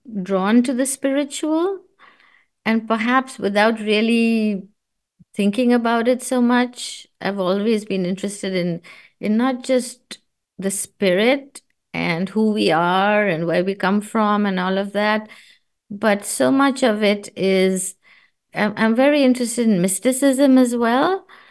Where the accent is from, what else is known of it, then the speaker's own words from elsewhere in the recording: India; We are called Indian Jews because We wear Indian clothing. We have Indian food, you know. So we are probably the most Indian of the Jews that exist in India today.